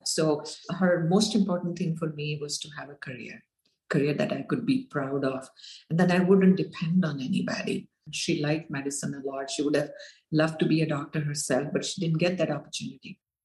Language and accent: English; India; So, you know, I grew up in India in late 80s